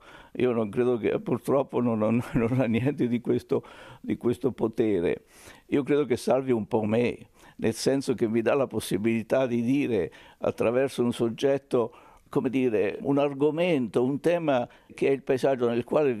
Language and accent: Italian; Colli del Tronto, Marche, Italy; born there